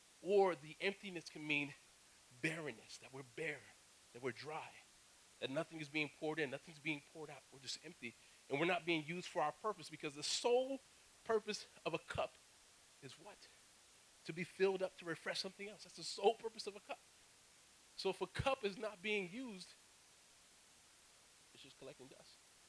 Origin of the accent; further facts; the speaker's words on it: New Jersey, United States; back where I'm from. I'm from New Jersey.